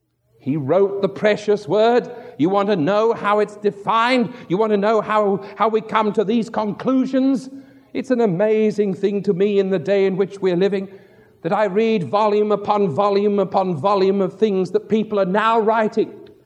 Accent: United Kingdom; As a boy growing up in the Isle of Great Britain

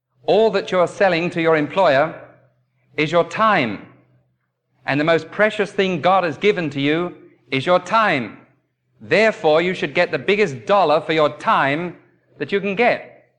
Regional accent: England, United Kingdom; Now, I can't say "I ain't" because I'm English.

